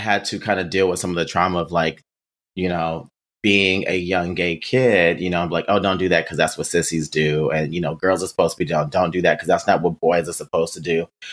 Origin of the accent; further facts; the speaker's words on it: Gary, Indiana, United States; So I'm originally from Gary, Indiana.